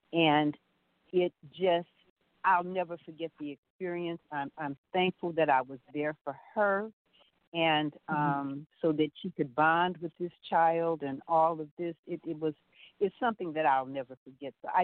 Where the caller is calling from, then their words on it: Eolia, Missouri, United States; from Eolia, Missouri.